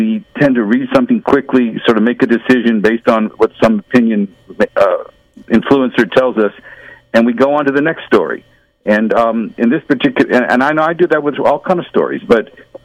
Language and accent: English; Louisiana, United States; also born or lived in Israel; And I'm from Louisiana. But in the course of those years, I've lived in Israel for 2 years